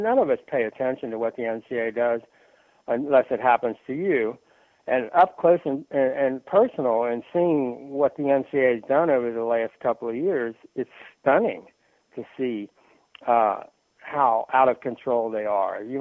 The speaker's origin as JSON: {"language": "English", "town": "Cincinnati", "region": "Ohio", "country": "United States", "tie": "born or raised there", "said": "And, I grew up in Cincinnati"}